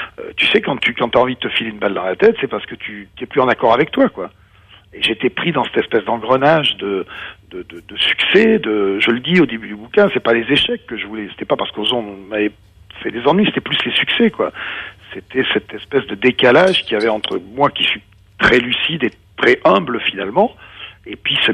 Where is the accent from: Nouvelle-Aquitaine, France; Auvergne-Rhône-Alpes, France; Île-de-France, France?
Nouvelle-Aquitaine, France; Juillac; quand j'étais tout petit, j'étais à Juillac, dans mon patelin, c'est pas très loin de chez vous.